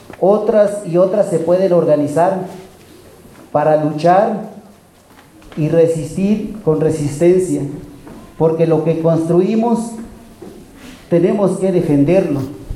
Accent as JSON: {"language": "Spanish", "region": "Chiapas", "country": "Mexico", "said": "Vengo del Caracol 4, soy base de apoyo."}